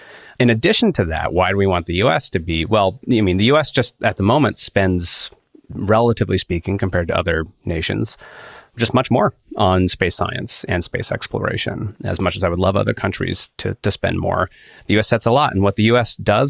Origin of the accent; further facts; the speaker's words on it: United States; I'm an American